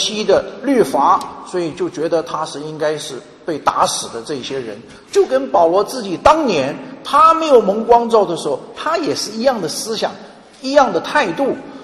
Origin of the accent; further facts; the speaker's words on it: United States; 我们美国人常常听到的 Mother Earth